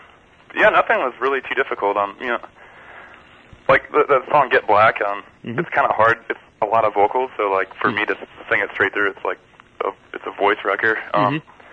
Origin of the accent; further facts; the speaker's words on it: Illinois, United States; Yeah, I'm from Central Illinois, so.